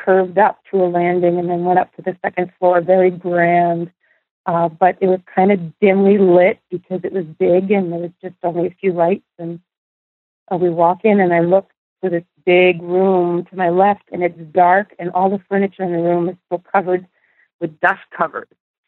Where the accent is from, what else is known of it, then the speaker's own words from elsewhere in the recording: North Salem, New York, United States; I grew up in North Salem, New York, which is in northern Westchester on the Connecticut border.